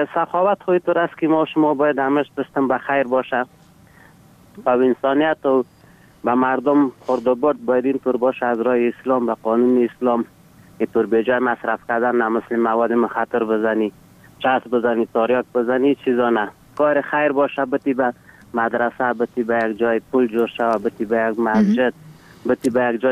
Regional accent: Ghazni, Afghanistan; افغان هستیم از غربن.

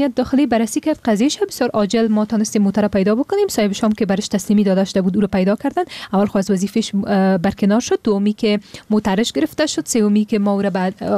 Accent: Afghanistan; به عنوان یک افغان

